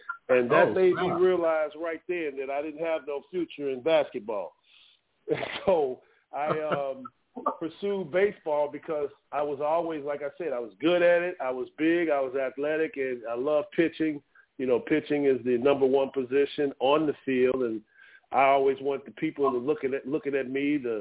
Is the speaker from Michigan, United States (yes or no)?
no; Chicago, Illinois, United States; Well, you know, I grew up in Chicago, like I said, and we had two baseball teams that were on every day, the Cubs and the White Sox.